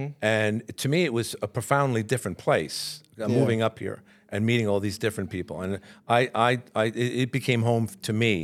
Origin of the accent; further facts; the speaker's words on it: Queens, New York, United States; also born or lived in Connecticut; I'm from Queens, New York. Yes, New York.